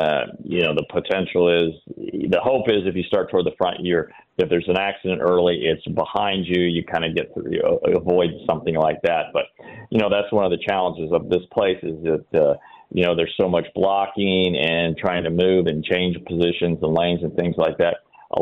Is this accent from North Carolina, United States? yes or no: no; Indiana, United States; growing up in Indiana, when there was snow on the ground, it was great to watch that there was racing